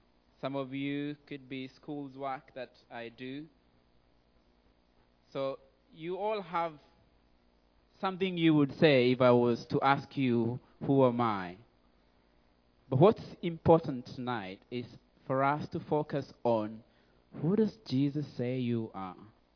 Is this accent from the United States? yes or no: no; Kenya; I'm Black African. I'm Kenyan. And in Kenya, we have tribes. I'm one of these 43 tribes. And one of the tribes is called Kikuyu. So that's one of the tribes I come from.